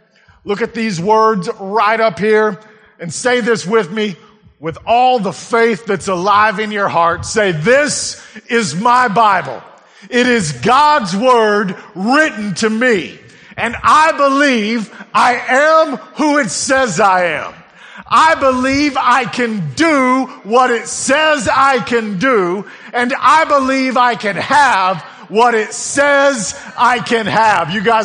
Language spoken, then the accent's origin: English; Perrin, Texas, United States; also born or lived in Lubbock, Texas; Yes, I am most recently from Lubbock, Texas, but I actually grew up around these parts.